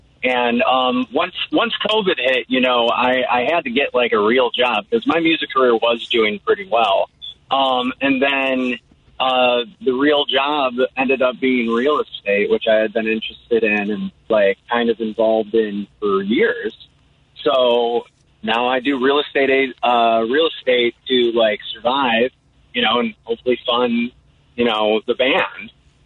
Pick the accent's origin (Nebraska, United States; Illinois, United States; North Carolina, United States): Illinois, United States; Riverside; also born or lived in Chicago; I was born in Chicago and grew up in Riverside. I came from a family of musicians.